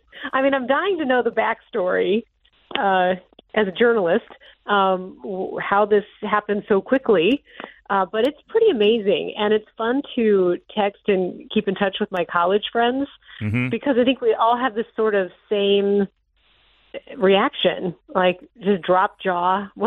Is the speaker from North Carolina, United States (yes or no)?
no; Indiana, United States; I grew up in Indiana, and basketball, college basketball is so big there.